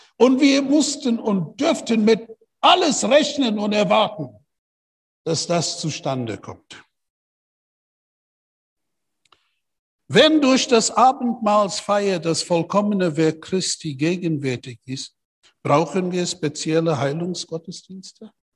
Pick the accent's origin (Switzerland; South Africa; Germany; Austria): South Africa; Port Shepstone, KwaZulu-Natal; German is a second language; ich war ein Sonntagmorgen in meiner Heimatstadt in Port Shepstone an der Küste.